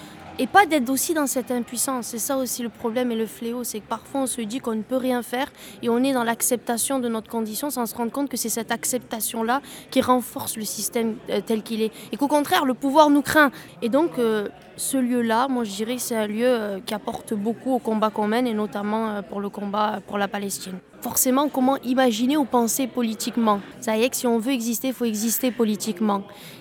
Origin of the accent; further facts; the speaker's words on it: France; born there; j'habite à Arles. Je suis née en France de parents originaires d'Algérie.